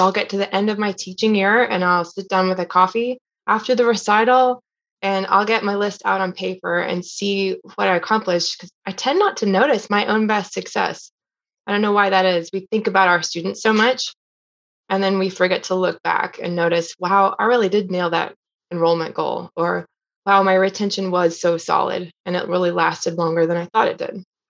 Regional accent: Texas, United States; he actually teaches here in my home state, Texas.

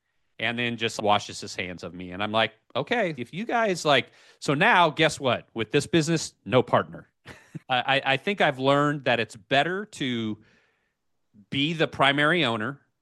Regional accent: Quad Cities, United States; This is my hometown. I've moved on. He's back in my hometown, a place called the Quad Cities in Bettendorf and Davenport, Iowa, Rock Island, Moline, Illinois, right on the Mississippi River, south and west of Chicago

